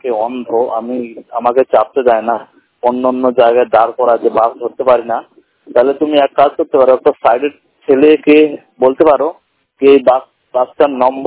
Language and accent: Bangla; Allahabad, Uttar Pradesh, India; আমার বাড়ি হলো ইলাহাবাদ।